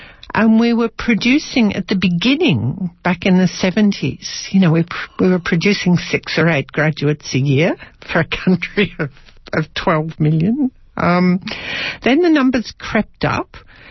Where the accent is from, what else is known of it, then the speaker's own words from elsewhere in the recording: Australia; it's a bit different being an Australian. Because Australians travel.